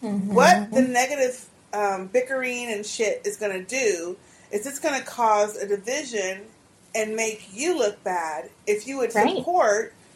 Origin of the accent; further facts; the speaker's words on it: Texas, United States; because we're from Texas, or I'm from Texas